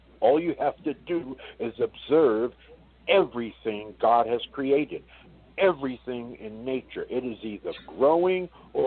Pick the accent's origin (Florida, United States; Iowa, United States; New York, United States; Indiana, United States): New York, United States; Brooklyn; I grew up fundamentally born in Bed-Stuy in Brooklyn, New York